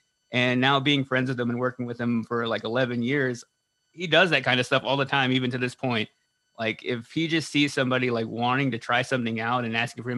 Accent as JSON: {"language": "English", "region": "Texas", "country": "United States", "tie": "born or raised there", "said": "When I was growing up in Texas, like, immediately from when I was like a teenager, I wanted to be a punk rock guitar player in a band."}